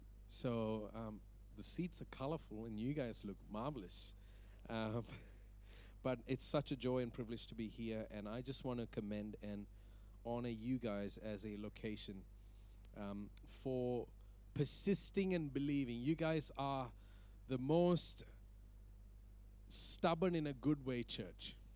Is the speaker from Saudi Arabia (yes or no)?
yes; Saudi Arabia; moved away as an adult; also born or lived in Dubai; I was born and raised in Saudi Arabia and then finished my schooling and then lived in Dubai